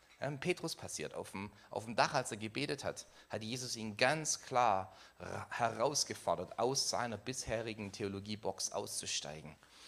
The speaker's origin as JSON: {"language": "German", "region": "Baden-Württemberg", "country": "Germany", "said": "Ich bin Schwabe."}